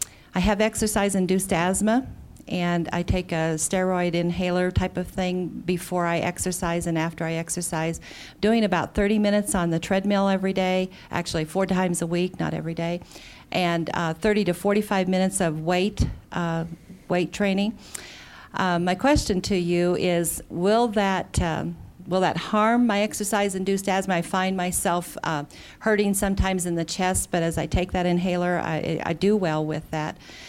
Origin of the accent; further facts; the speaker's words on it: Grand Junction, Colorado, United States; from Grand Junction, Colorado.